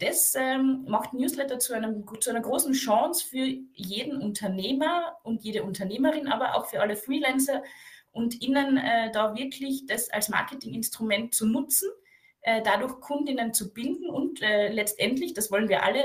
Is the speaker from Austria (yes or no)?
yes; Carinthia, Austria; Ich bin aus dem Süden Österreichs